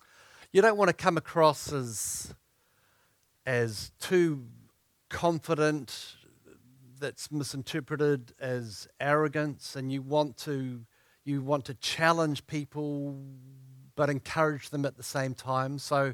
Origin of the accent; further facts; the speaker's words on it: Palmerston North, Manawatū-Whanganui, New Zealand; It's great to be back in Palmerston North, which is my hometown.